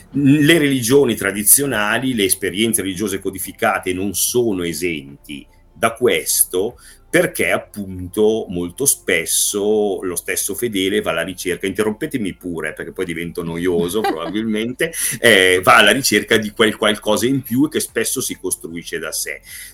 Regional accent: Lombardy, Italy; come si dice dalle mie parti, io sono lombardo

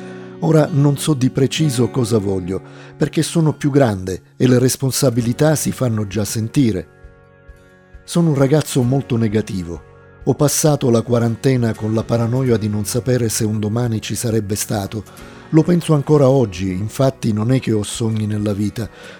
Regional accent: Domus de Maria, Sardinia, Italy; Mi sono trasferito poi nel mio paese, a Domus de Maria, e ho fatto 2 anni di calcio.

